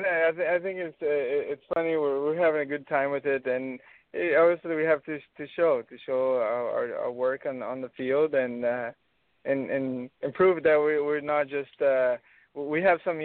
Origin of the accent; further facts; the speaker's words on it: The Villages, Florida, United States; Let's just bring this team to my hometown, which is the Villages, and.